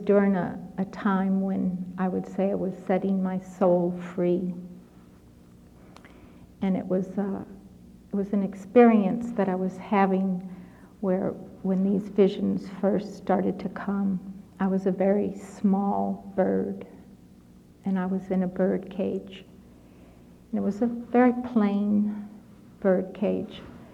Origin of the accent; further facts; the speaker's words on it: the South, United States; I grew up in the South with soul music, and he sang soul music.